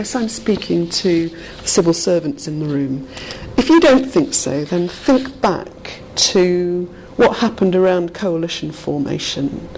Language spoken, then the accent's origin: English; Bradford, Yorkshire and the Humber, United Kingdom; moved away as an adult; maybe it's a visit to Bradford, my hometown. Not that I've lived there since I was 18, but I do go back all the time to visit my family.